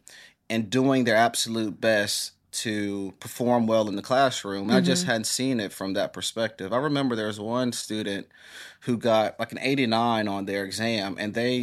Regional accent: Valdosta, Georgia, United States; Well, I grew up in Valdosta, Georgia.

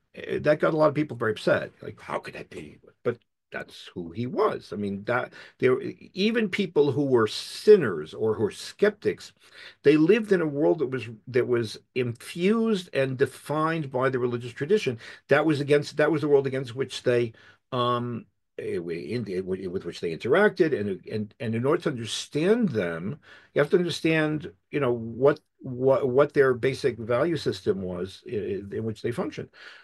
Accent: Boston, Massachusetts, United States; First of all, I grew up in Boston, and you can't really grow up in Boston without having a very strong sense of history

